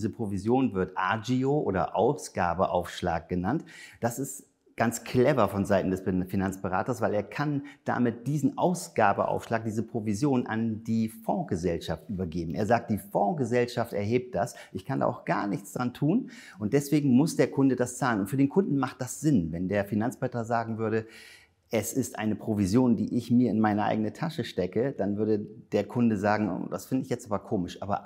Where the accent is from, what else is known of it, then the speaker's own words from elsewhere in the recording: Denmark; Ich komme aus Dänemark. Ich wohne in Dänemark, bin kurz über die Grenze gesprungen und lebe dort auf der Insel Als. Sehr schön und tolle Umgebung, nette Menschen.